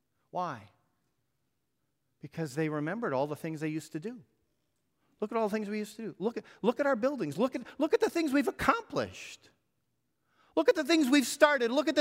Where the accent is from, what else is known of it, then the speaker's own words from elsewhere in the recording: California, United States; When we first came to town, many of you know, I came from California.